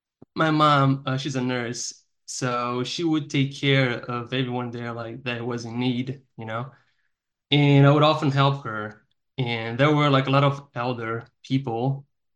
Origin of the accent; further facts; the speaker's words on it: Brazil; now in North America; So I'm from Brazil. I arrived here in North America last year in May. So and I'm from a small town in Brazil.